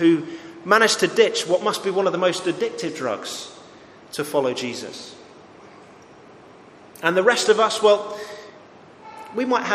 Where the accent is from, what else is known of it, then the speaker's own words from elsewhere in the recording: London, United Kingdom; at church where I grew up in London.